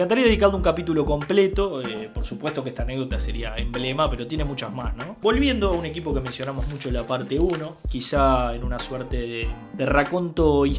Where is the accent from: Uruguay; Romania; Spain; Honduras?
Uruguay; pero como uruguayo en este capítulo tengo que bajar línea un poco